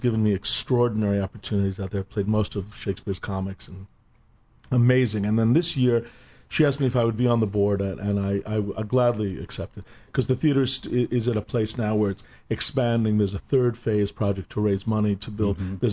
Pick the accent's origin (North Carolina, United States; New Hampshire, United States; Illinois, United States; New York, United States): New York, United States; I grew up on Long Island.